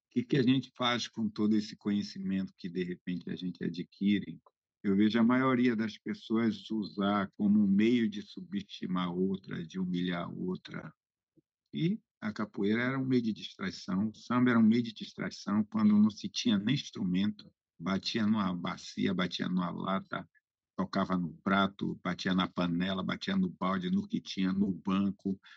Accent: Gamboa, Brazil; born there; nasci aqui na Gamboa, uma comunidade boa

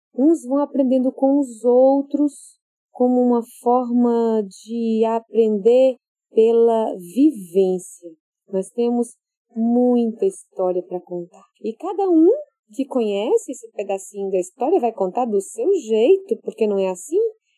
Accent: Natal, Rio Grande do Norte, Brazil; born there; Então eu sou potiguar, porque nasci em Natal.

